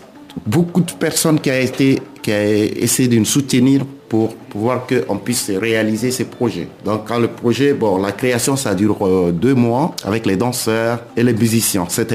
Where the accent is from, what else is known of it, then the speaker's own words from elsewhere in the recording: Burkina Faso; now in France; je commence à former aussi d'autres personnes qui sont chez moi au Burkina.